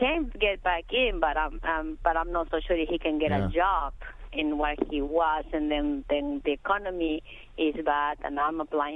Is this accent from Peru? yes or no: yes; Peru; now in United States; I'm an American citizen. I'm from Peru.